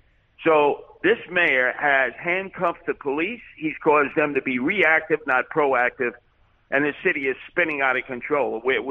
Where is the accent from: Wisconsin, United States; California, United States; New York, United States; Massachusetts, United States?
New York, United States; I was born and raised in New York, and I lived through the tough 70s and 80s and early 90s before Rudy Giuliani was elected mayor.